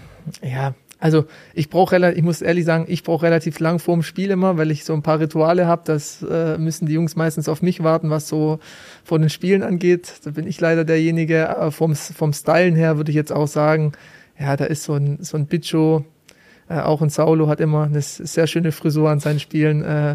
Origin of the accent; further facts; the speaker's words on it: Italy; als Italiener gehe ich auch ein bisschen mit der Mode